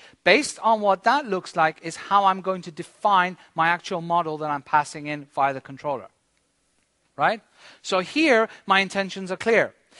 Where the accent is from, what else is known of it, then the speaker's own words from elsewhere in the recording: Spain; No, I'm from Spain, so you can pick on me.